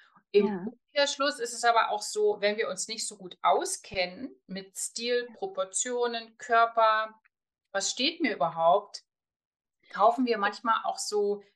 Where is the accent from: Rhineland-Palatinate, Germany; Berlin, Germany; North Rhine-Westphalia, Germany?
Berlin, Germany; born there; ich bin 53 Jahre alt und wohne, lebe in Berlin. Das ist auch meine Geburtsstadt, hier bin ich auch geboren.